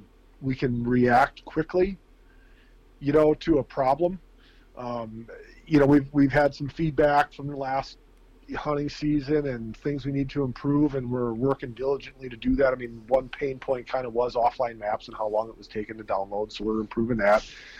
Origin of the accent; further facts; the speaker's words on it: Wisconsin, United States; But yeah, I live in Wisconsin. I was born and raised in Wisconsin.